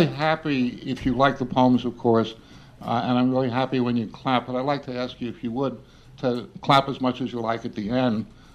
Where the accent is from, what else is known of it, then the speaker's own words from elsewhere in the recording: New York, United States; born there; And I'm a New Yorker by birth, living in exile, not like Catullus, who was bitter about it